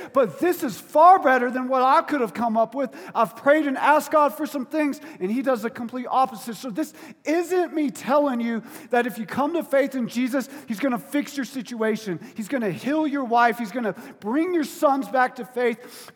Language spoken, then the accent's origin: English; Florida, United States; Like, I'm from Florida, right? And we had a couple houses that were, like, worth $1 million.